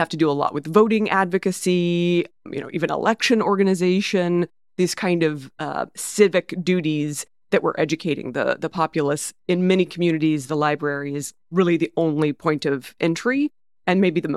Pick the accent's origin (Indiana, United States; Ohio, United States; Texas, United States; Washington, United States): Texas, United States; At least my experience growing up in Texas, that wasn't available to me.